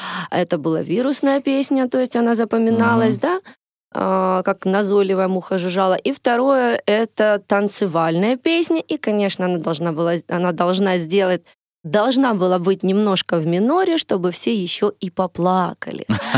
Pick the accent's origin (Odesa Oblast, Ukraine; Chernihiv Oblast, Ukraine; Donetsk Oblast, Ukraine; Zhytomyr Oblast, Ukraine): Donetsk Oblast, Ukraine; Donetsk; тем более, что я из Донецка